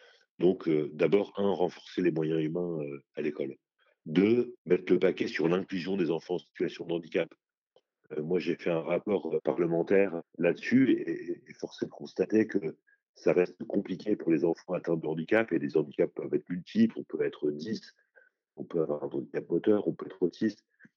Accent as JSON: {"language": "French", "town": "Le Havre", "region": "Normandy", "country": "France", "tie": "born or raised there", "said": "moi j'ai grandi dans une cité populaire au Havre. Je suis né à Copriauville, dans un quartier du Havre"}